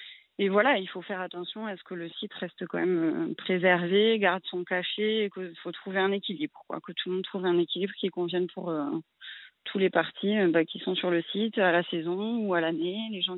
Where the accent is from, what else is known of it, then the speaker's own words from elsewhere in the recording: Toulouse, Occitanie, France; now in Cap-Ferret, France; Alors moi, je suis toulousaine, donc je triche un peu